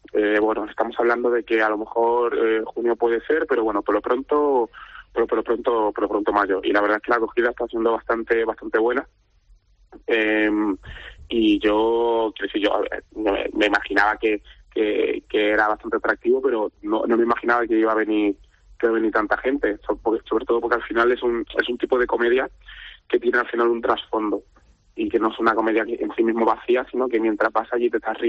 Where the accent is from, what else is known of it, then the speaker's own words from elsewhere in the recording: Senegal; now in Spain; hablo de cómo llegué yo a España, porque yo soy de Senegal.